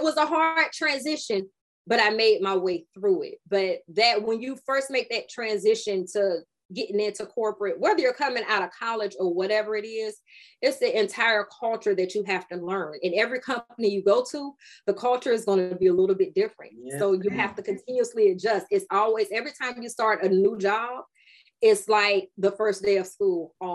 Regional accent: Ohio, United States; but I was kind of raised in because I'm originally from Ohio.

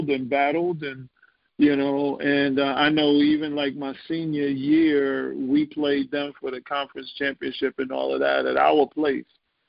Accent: New York City, New York, United States; Well, I grew up in Queens, you know, I grew up in the same organization

